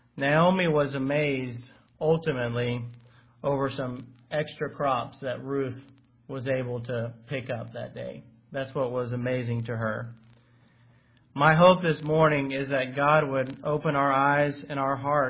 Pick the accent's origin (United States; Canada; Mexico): Mexico; the house that I grew up in Mexico, on either side had two fields.